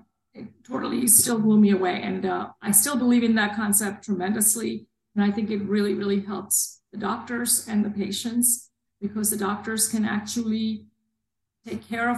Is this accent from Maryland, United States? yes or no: no; New Jersey, United States; I have a degree in engineering. I grew up in New Jersey.